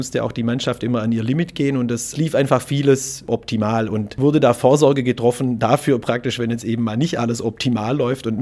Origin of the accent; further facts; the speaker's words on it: Baden-Württemberg, Germany; So als Schwabe ist es dann eben doch der VfB